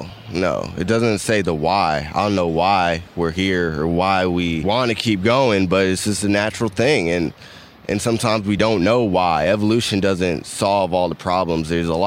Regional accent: United States; I was growing up in America and murdering people was wrong.

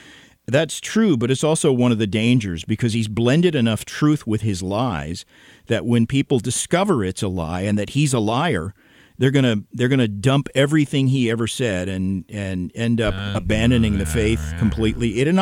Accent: Tulsa, Oklahoma, United States; Perhaps I've told you this before, but I grew up in Tulsa, Oklahoma, which is where Oral Roberts University is

